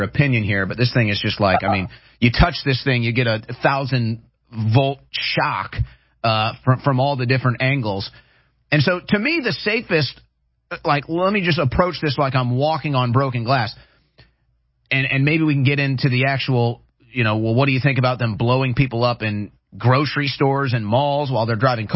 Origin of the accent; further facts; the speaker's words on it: United States; And so it's just like offensive to me as an American when I see people